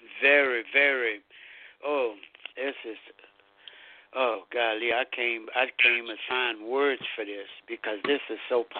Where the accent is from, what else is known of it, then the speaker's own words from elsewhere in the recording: Lake Charles, Louisiana, United States; This brother here, he's from Lake Charles, Louisiana, my hometown